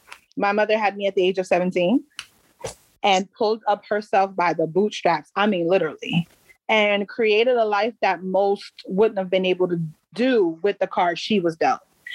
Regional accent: Paterson, New Jersey, United States; also born or lived in Palisades Park / Prospect Park; I grew up in the northern New Jersey area. So it isn't, the bulk of my adolescence was spent in Paterson, New Jersey. But I've lived in Palisades Park. I've lived in Prospect Park.

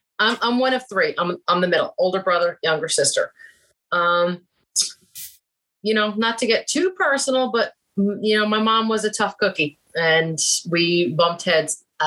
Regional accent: Metuchen, New Jersey, United States; I grew up in New Jersey, a little town, Metuchen, very small back in my day, very small, like less than 4,000 people.

